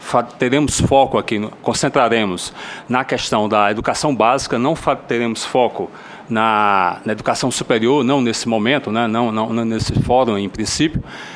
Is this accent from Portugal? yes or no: no; Ceará, Brazil; senador do meu estado, também sou cearense, como ele.